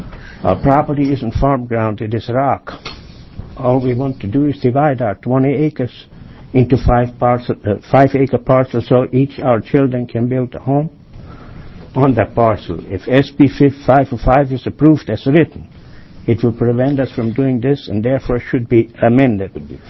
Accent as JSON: {"language": "English", "town": "Newburgh", "country": "United States", "said": "I'm from Newburgh."}